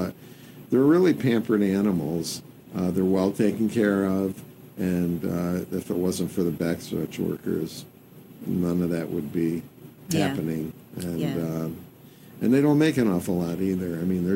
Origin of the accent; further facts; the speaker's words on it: Gloversville, New York, United States; I grew up with him in Gloversville, which is probably 35 miles west of here